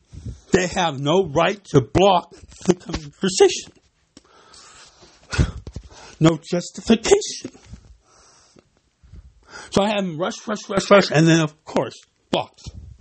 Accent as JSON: {"language": "English", "town": "San Bernardino", "region": "California", "country": "United States", "tie": "born there", "said": "I was born here in San Bernardino."}